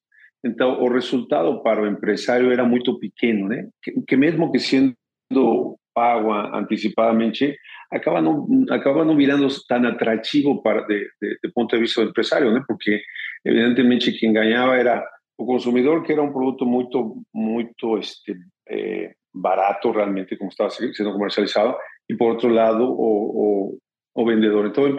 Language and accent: Portuguese; Mexico; Portuguese is a second language; E eu sou mexicano, né?